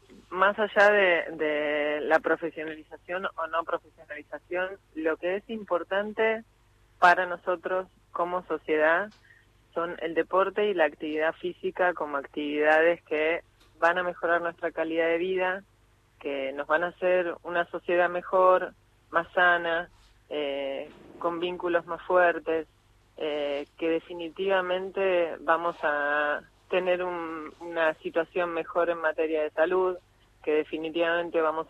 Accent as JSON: {"language": "Spanish", "country": "Argentina"}